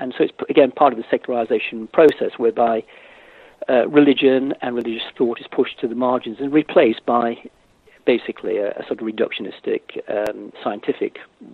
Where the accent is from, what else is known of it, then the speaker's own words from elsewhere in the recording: England, United Kingdom; I'm speaking as an Englishman